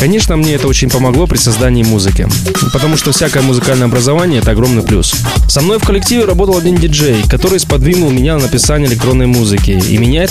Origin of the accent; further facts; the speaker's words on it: Essentuki, Stavropol Krai, Russia; Я из Ессентуков. Это в Ставропольском крае, рядом с Пятигорском. Наш город известен минеральной водой Ессентуки, и у нас чудесный край.